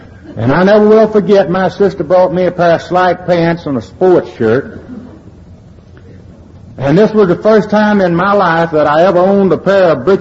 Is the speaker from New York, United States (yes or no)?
no; Atlanta, Georgia, United States; And the police picked me up, found out I was from Atlanta, and they wanted me in Atlanta.